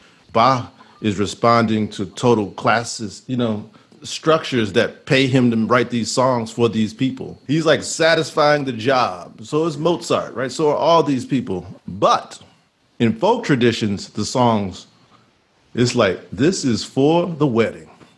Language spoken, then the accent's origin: English; Houston, Texas, United States; moved away; I mean, I grew up in Texas. That shit is awful down there. And a lot of us from Houston, we left.